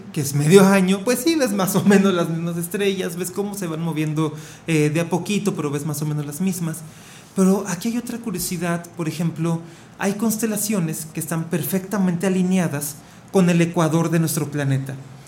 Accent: Monterrey, Nuevo León, Mexico; now in Querétaro, Mexico; pues yo soy de Monterrey, y entonces tal vez de Monterrey hacia acá, hacia Querétaro

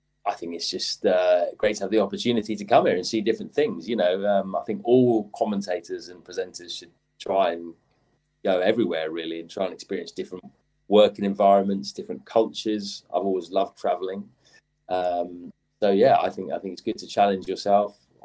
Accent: London, United Kingdom; because I'm a city boy, you know, so I'm from London. I like the big city.

